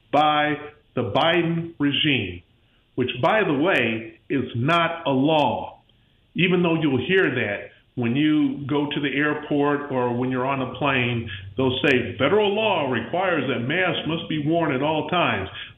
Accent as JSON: {"language": "English", "town": "Pensacola", "region": "Florida", "country": "United States", "said": "I'm from the Panhandle in Florida, Pensacola area, small business owner."}